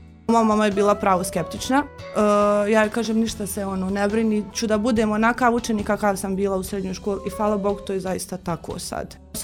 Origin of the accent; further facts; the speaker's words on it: Zenica, Federation of Bosnia and Herzegovina, Bosnia & Herzegovina; tu sam iz Zenice, rođena i odrasla u Zenici. Rođena sam 1. novembra 1991. godine. Završila osnovnu školu Radakovu Skender Kulenović, drugu gimnaziju u Zenici